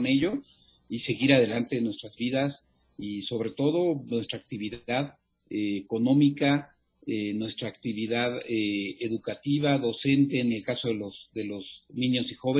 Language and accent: Spanish; Mexico; mostrar una vez más que como mexicanos podemos salir adelante